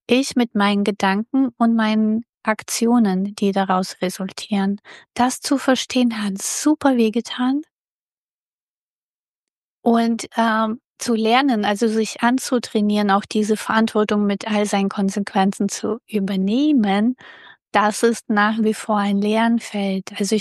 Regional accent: Russia; German is a second language; now in Germany; ich komme ja aus Russland und ich musste sehr viel auch im Haushalt helfen. Und wir wohnten in einem neun stockwerkiges Haus mit Kakerlaken.

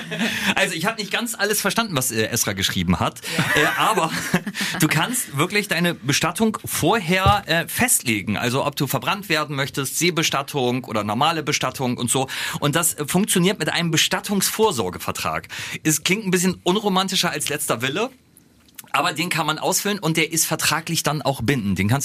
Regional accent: Lower Saxony, Germany; ich komme ja aus dem Landkreis Cuxhaven

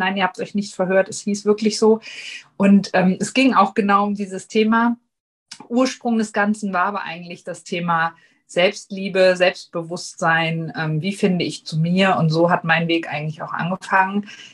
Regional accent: Hesse, Germany; ich bin 40, ich komme aus Nordhessen

